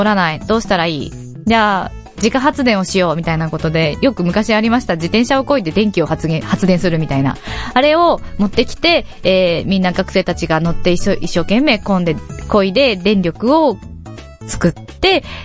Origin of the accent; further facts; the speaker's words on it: Fukushima, Japan; 私もまあ福島で住んでいる、まあ出身なんですけども